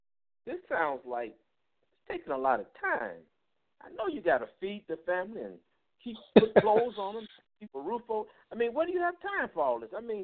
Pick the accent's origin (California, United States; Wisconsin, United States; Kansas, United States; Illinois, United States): Illinois, United States; Chicago; I think about growing up in Chicago myself